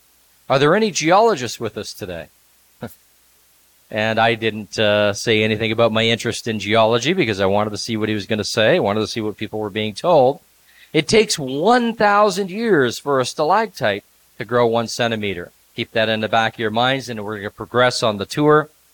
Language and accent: English; Canada; I am a Canadian, by the way